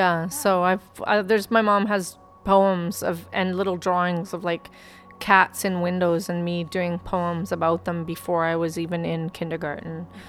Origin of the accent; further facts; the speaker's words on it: Calgary, Alberta, Canada; for me, it's like I grew up in Calgary